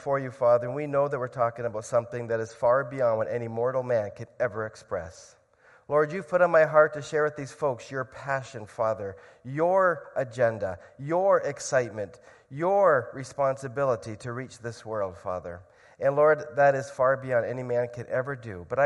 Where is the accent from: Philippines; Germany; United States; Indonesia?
Indonesia; I grew up in Indonesia.